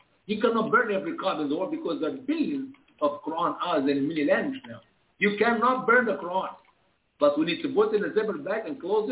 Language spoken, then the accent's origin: English; Egypt; By the way, tonight, the Middle East, so many countries in the Middle East, like my home country, Egypt, will be celebrating the Resurrection Day.